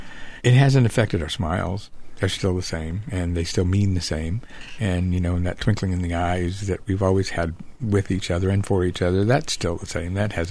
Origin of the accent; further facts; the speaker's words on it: Indiana, United States; I'm from Indiana myself.